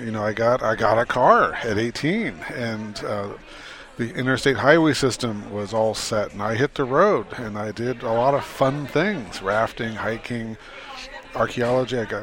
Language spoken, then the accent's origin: English; Phoenix, Arizona, United States; I watched it happen growing up in Phoenix.